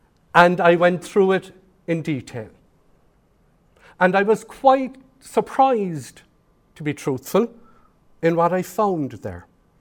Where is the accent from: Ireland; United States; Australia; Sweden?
Ireland; Cork, Munster; as a child growing up in Cork City